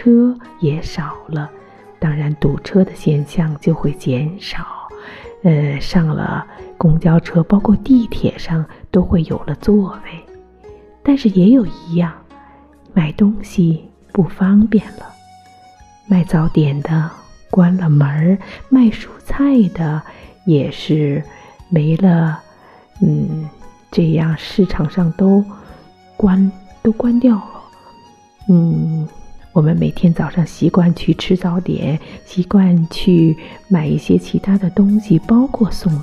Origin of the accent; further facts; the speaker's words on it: Beijing, China; 的确是说出了我们北京人的心里话。